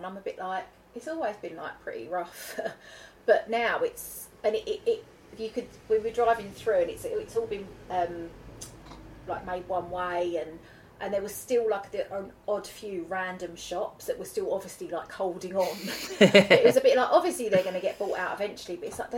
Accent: Basildon, East of England, United Kingdom; I used to drive, because I'm from Basildon originally.

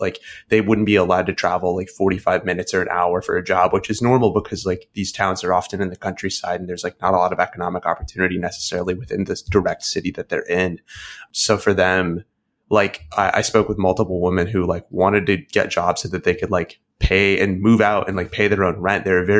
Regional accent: United States; As an American, I thought that that was, like, very funny

